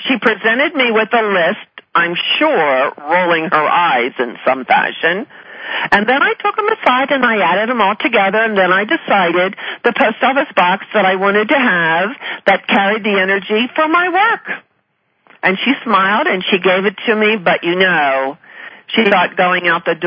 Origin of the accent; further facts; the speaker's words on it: Colorado, United States; in Niwot, which is near my hometown here